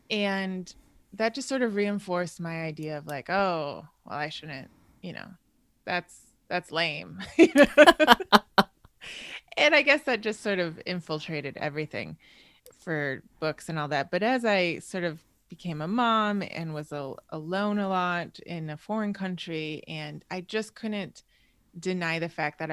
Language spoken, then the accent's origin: English; Wisconsin, United States; In Wisconsin.